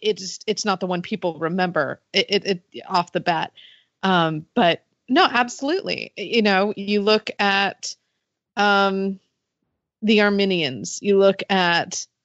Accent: United States; especially since there are so many images of this book as an American growing up

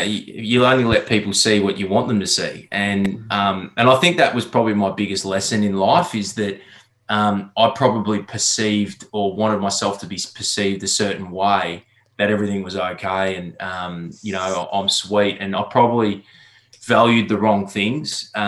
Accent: Queensland, Australia; I was a local boy growing up in Queensland that dreamed of playing for the Brisbane Bears.

